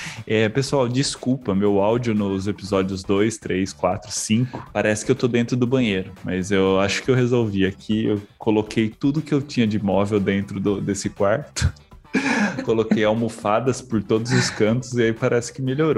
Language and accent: Portuguese; Araraquara, São Paulo, Brazil; eu sou de Araraquara, tá? E eu sou pé vermelho também.